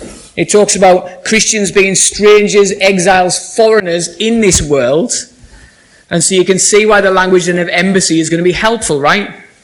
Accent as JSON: {"language": "English", "country": "United Kingdom", "tie": "born there", "said": "I am a British citizen. I was born in the UK. I was born to British parents. My birth was registered here."}